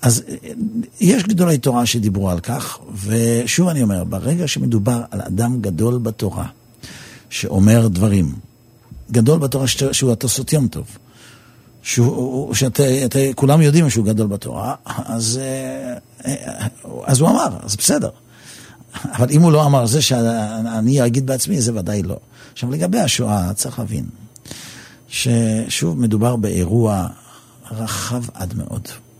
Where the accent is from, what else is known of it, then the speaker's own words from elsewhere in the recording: Netanya, Central District, Israel; נתניה אני מכיר כי את כף ידי, אני גדלתי שם.